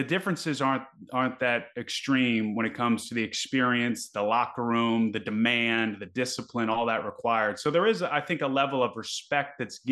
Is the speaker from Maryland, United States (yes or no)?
yes; Annapolis, Maryland, United States; oh yeah, no, I grew up in Annapolis, Maryland, played everything under the sun growing up